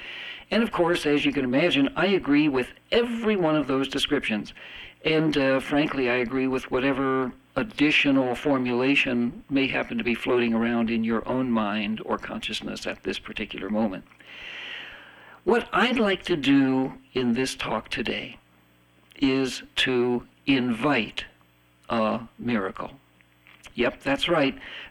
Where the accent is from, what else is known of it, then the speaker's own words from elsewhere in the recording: Florida, United States; You know, really, I grew up in Florida